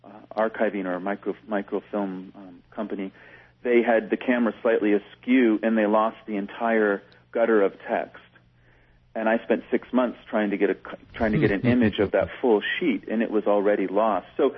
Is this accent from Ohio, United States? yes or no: no; Sonoma, California, United States; My mother had written a cookbook, and I grew up in Sonoma, and food and wine, as you can probably imagine, was often discussed.